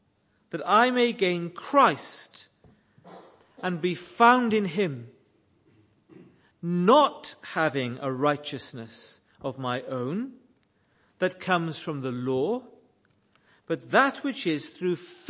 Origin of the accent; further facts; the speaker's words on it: Wales, United Kingdom; I come from South Wales, and South Wales is full of very weak chapels.